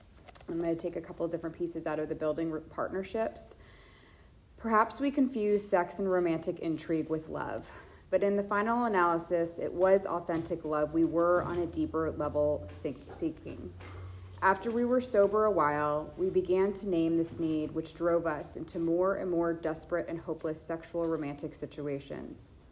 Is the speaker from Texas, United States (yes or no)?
no; Washington, District of Columbia, United States; now in Los Angeles, United States; I find that living in Los Angeles, and I've been here for 2 years, I come from Washington, D.C., which they call the Hollywood for ugly people.